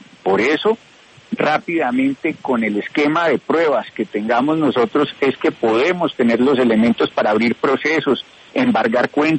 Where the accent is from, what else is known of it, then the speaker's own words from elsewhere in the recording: Pereira, Risaralda, Colombia; yo que vengo de Pereira, soy montañero y provinciano